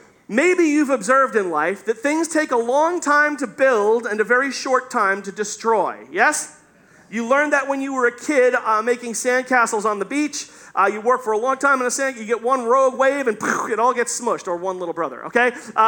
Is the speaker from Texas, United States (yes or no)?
no; Staten Island, New York, United States; He was from Queens, I'm from Staten Island.